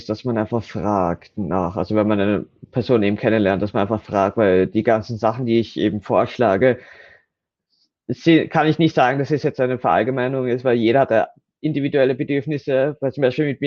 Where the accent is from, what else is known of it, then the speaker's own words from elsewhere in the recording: Austria; für mich als Österreicher